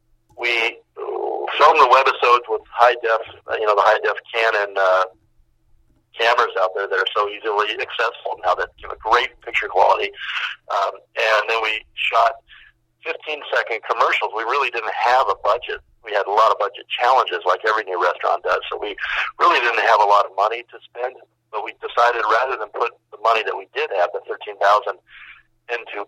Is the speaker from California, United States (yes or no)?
yes; Santa Barbara, California, United States; that was actually a lot of fun to take a camera into my hometown, take cameras and a film crew into my hometown and really spotlight and shine the light back on all of the amazing people that make up Santa Barbara